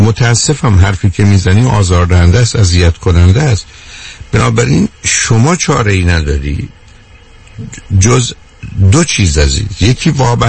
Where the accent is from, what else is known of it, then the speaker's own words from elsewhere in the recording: Iran; ولی به عنوان یه ایرانی